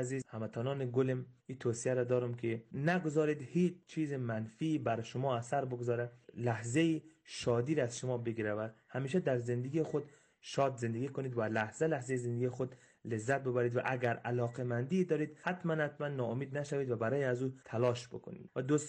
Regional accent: Iran; من چون در ایران به دنیا آمدم و اینجا کلان شدم، فعلا برنامه ممی است که همینجا فعالیت بکنم

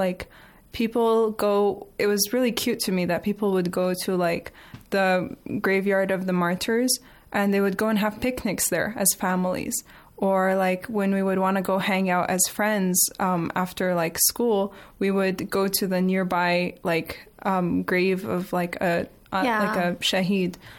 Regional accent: United States; Like as a kid, growing up in America, there were not a lot of graveyards near the place we lived.

